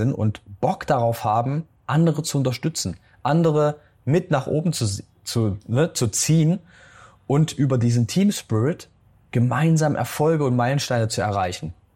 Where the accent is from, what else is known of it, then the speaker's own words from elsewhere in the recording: Germany; ich dann sage, ich komme aus Deutschland